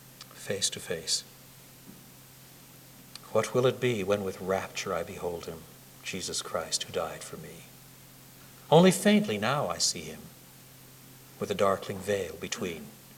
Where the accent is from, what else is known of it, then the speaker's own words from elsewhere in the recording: Canada; as a Canadian, I can rise to that.